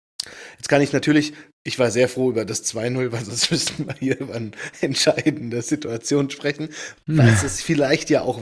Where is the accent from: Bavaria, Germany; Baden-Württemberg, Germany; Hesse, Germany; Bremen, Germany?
Hesse, Germany; Frankfurt; Ich als Frankfurter denke mir, na endlich.